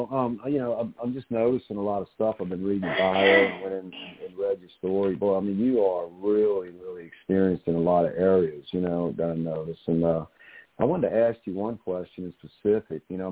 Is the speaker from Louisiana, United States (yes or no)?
yes; New Orleans, Louisiana, United States; it's kind of crazy down here. I'm from New Orleans, okay?